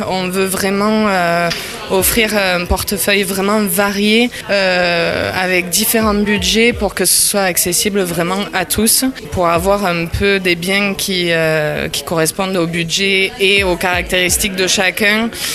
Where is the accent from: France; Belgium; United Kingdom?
United Kingdom; England; French is a second language; parce que moi je suis anglaise, donc c'est une agence bilingue du coup